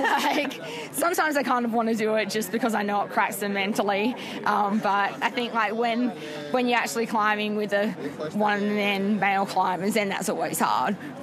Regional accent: South Australia, Australia; now in Girona, Spain; I grew up in South Australia

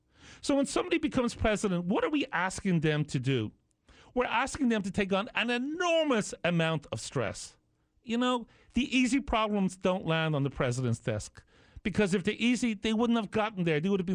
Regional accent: Ireland; He was adored when I was growing up in Ireland.

